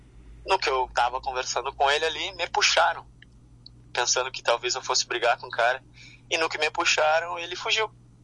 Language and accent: Portuguese; Rosário do Sul, Rio Grande do Sul, Brazil; now in Garibaldi, Brazil; Embora faça pouco tempo que eu tô morando aqui, que eu sou natural de Rosário do Sul, da fronteira oeste, e faz 2 anos que eu tô morando aqui em Garibaldi